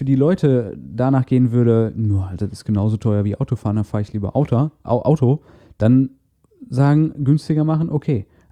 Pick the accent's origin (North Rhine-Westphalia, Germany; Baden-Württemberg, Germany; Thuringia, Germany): North Rhine-Westphalia, Germany; Castrop-Rauxel; Ich bin immer von Kastrop, von meiner Heimatstadt aus, nach Essen gependelt mit öffentlichen Verkehrsmitteln.